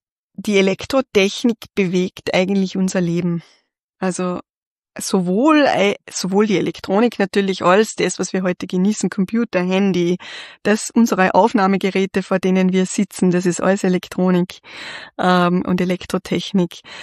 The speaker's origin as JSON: {"language": "German", "town": "Flachau", "region": "Salzburg", "country": "Austria", "tie": "born or raised there", "said": "Ich bin in Salzburg aufgewachsen, in Flachau, in einem Skigebiet."}